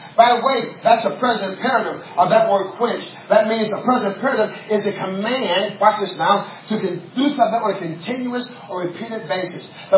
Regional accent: Chicago, Illinois, United States; I'm from the city. I'm from Chicago, West Side.

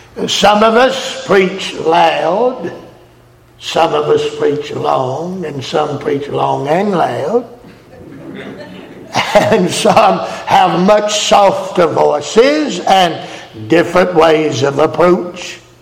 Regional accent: Mississippi, United States; I am from Mississippi. That long name with all the crooked letters and the humpbacks in it. In Mississippi, we say poor with 3 to 4 O's. We have a drawl about it.

